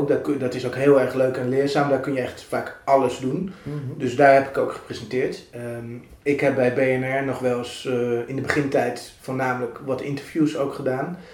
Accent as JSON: {"language": "Dutch", "town": "Amstelveen", "region": "North Holland", "country": "Netherlands", "tie": "born there", "said": "Als vrijwilliger eerst bij lokale omroep in Amstelveen, mijn geboorteplaats."}